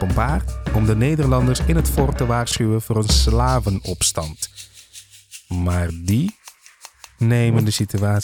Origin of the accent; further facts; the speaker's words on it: Curaçao; Ik neem je mee naar Curaçao. Het eiland waar ik vandaan kom en waar ik iedere keer weer naartoe wil.